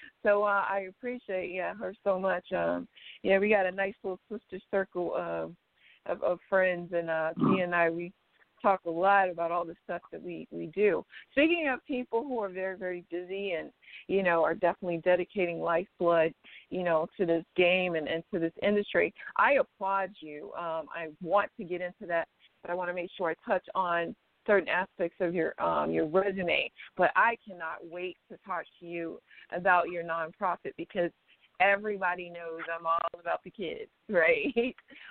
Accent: Florida, United States; Yeah, I'm Caribbean and also from Florida

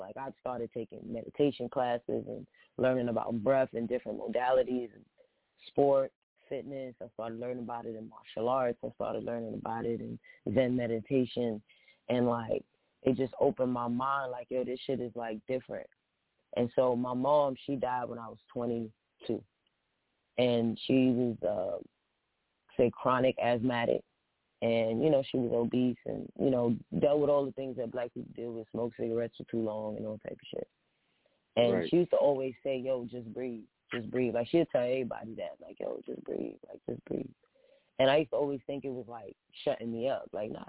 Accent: Brooklyn, New York, United States; I'm out here from Brooklyn. So I'm going to talk my talk. You know, I rep that Brooklyn State.

